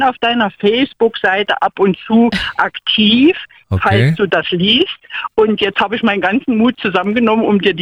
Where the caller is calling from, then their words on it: Leipzig, Saxony, Germany; Ich bin ja aus Leipzig … aus Leipzig, 62 Jahre alt.